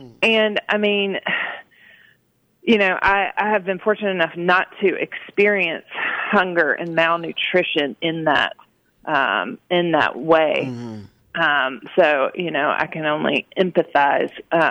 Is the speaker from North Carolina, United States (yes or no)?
no; Murfreesboro, Tennessee, United States; Well, I grew up in Murfreesboro, so I went to half of my high school was at Oakland High School, and half of my high school was at Brentwood Academy.